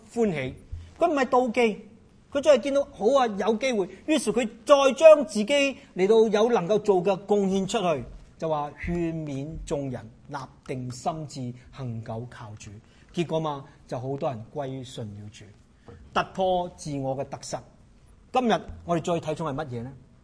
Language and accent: Cantonese; Canada; 你睇我哋加拿大人好典型嘅，平均七年換一次屋嘅。